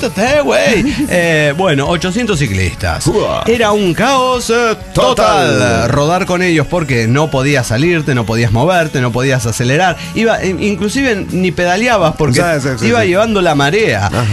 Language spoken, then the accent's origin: Spanish; Parral, Chihuahua, Mexico; la de Parral, Chihuahua.